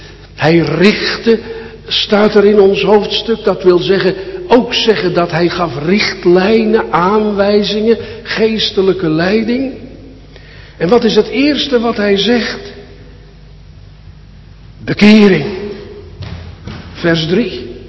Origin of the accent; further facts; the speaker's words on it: Sliedrecht, South Holland, Netherlands; born there; dat was in Sliedrecht, mijn geboorteplaats.